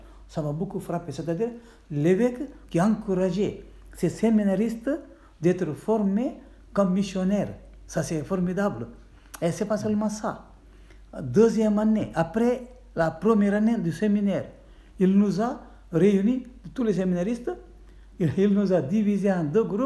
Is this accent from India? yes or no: yes; India; first language Konkani; French is a second language; Il a acheté les petits livrets, des livres de la vie des saints, publiés dans ma langue maternelle, Konkani.